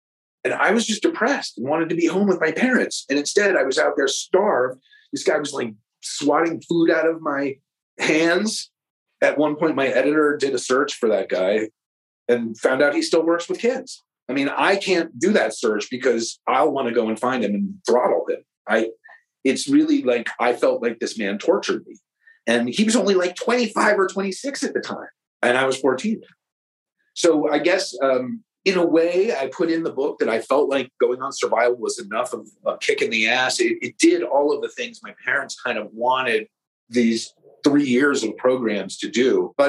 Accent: Virginia, United States; And I'm from Virginia. And this is all happening out in Idaho.

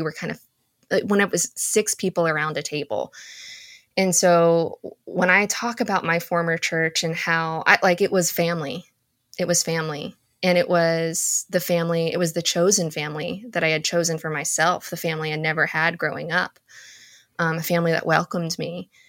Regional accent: Texas, United States; I'm a Filipina American. My mother immigrated from the Philippines to Texas, of all places, in the 1980s.

